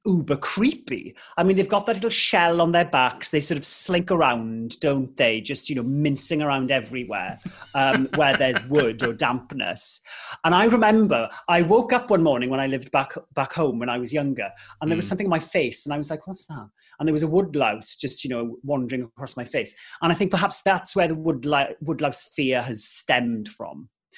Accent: Wales, United Kingdom; as you may have detected, I'm Welsh.

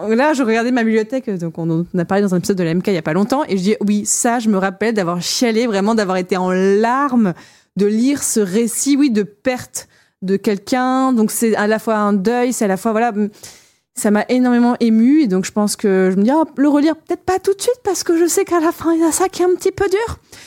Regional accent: South, France; Et moi, je viens un petit peu du sud, donc c'est pour ça. Mais moi, je dis les deux, Tom ou Tom.

